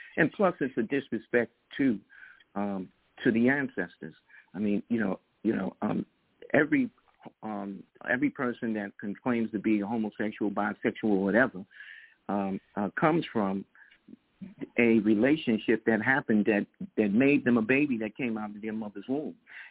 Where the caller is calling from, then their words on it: New York City, New York, United States; calling out of New York City.